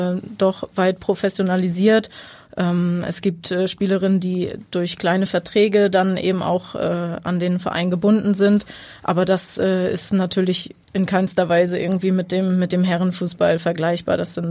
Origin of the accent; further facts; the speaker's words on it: Lower Saxony, Germany; Ich komme aus der Nähe von Buxtehude, wohne da und arbeite da als Erzieherin im Kindergarten.